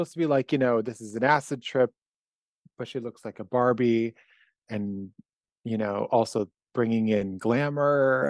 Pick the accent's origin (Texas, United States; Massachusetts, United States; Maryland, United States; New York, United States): Massachusetts, United States; mind you, I'm from Western Massachusetts originally.